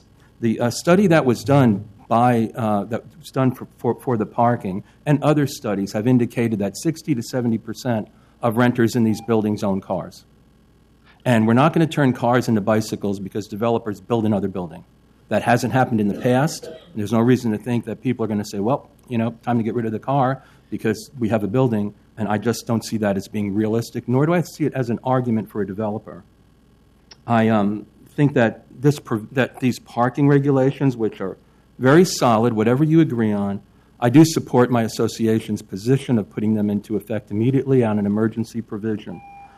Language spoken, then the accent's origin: English; New Jersey, United States; moved away; I'm a refugee from New Jersey, like my friend there before.